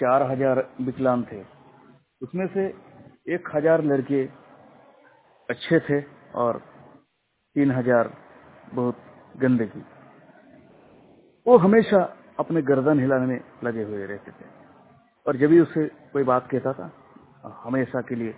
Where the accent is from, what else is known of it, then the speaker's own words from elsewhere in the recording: West Bengal, India; और मैं वेस्ट बंगाल का रहने वाला हूँ।